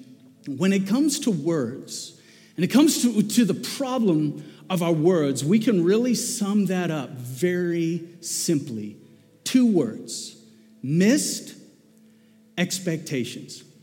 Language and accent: English; South Africa; I remember growing up in South Africa, I went to an all-boys preparatory school.